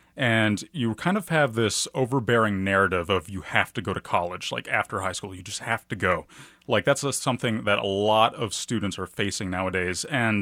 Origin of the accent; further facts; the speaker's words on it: Kansas City, Missouri, United States; I grew up in East Kansas City, went to Raytown High School, and I was working at Walmart.